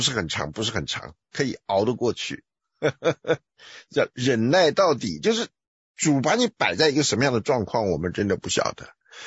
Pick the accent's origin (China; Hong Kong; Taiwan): Taiwan; 就像我们台湾人拜菩萨一样，